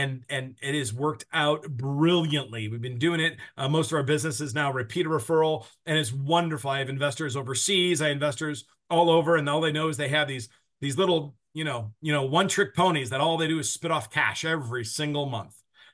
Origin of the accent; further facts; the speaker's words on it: Midwest, United States; I hail from the Midwest.